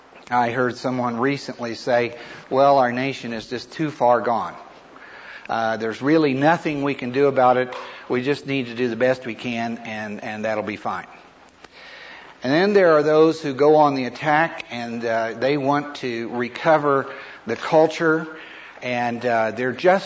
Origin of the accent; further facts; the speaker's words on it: West Virginia, United States; Well, Lauren mentioned that I'm from West Virginia